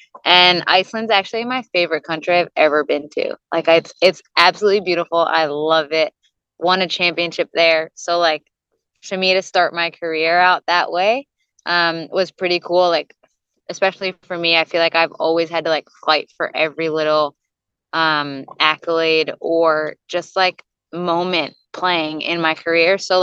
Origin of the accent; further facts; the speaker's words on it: New Jersey, United States; obviously being born and raised in Jersey. I started my career there.